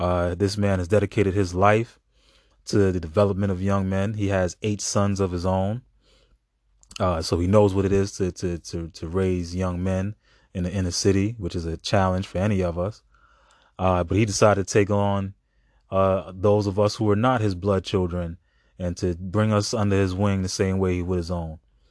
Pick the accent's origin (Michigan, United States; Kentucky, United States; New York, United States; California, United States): New York, United States; Brooklyn; It all starts in Brooklyn, New York. I grew up in Brooklyn, New York.